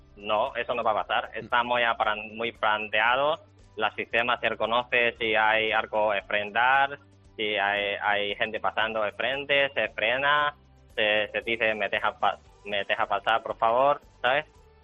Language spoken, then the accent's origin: Spanish; China; Spanish is a second language; now in Spain; Sí, soy de China.